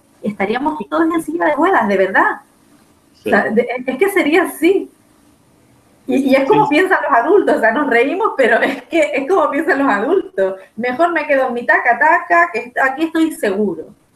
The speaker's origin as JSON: {"language": "Spanish", "country": "Spain", "said": "dormí una pequeña siesta como buena española."}